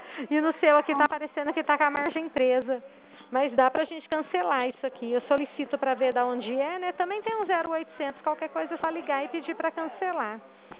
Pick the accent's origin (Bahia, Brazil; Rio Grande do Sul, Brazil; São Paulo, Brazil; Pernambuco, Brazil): São Paulo, Brazil; Dracena; Então, eu sou daqui de Dracena.